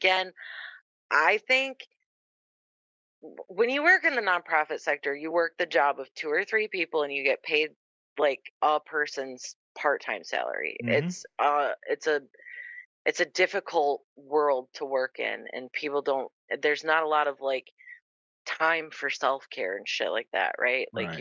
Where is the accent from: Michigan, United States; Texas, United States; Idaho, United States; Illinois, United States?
Michigan, United States; Flint; to a blue collar kid growing up in Flint, Michigan, jobs out there in the world that existed to me were things like teaching, being a nurse